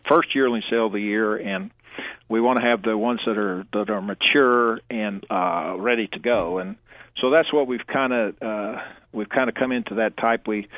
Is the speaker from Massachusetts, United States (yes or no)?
no; Kentucky, United States; also born or lived in California; I was in California for about 17 years prior to that, and I've been back here, which I'm from Kentucky, so it's a kind of a homecoming